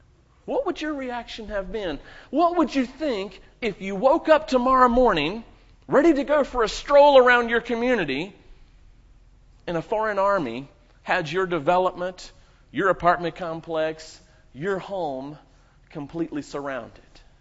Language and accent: English; North Carolina, United States; Now, Carol, I'm from North Carolina.